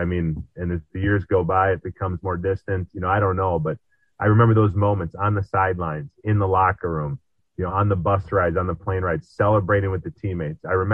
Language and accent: English; Minnesota, United States; You know, I'm from Minnesota, grew up rooting for the Vikings.